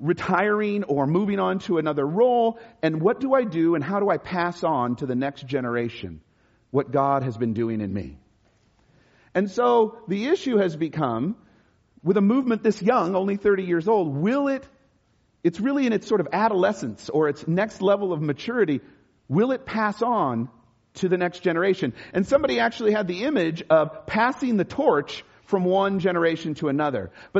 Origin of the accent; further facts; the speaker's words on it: Los Angeles, California, United States; now in Bay Area, United States; I realize I grew up in Los Angeles, but I realize how spoiled I am by living in the Bay Area.